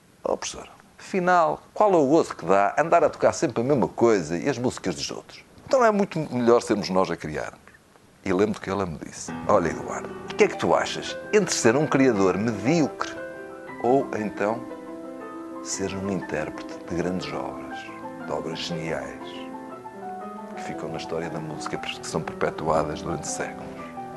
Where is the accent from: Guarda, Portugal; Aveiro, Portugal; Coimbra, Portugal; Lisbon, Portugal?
Aveiro, Portugal; São João da Madeira; Eu não sou do Porto, não sou de uma grande cidade, sou de São João da Madeira.